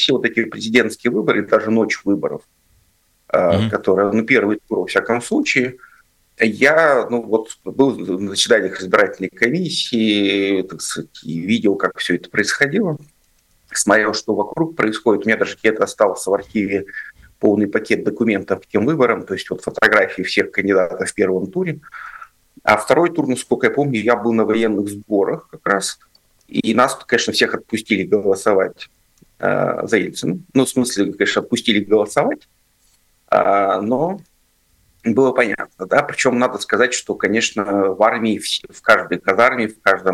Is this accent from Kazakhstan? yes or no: yes; Kazakhstan; now in Yekaterinburg, Russia; Я приехал из Казахстана в 95-м году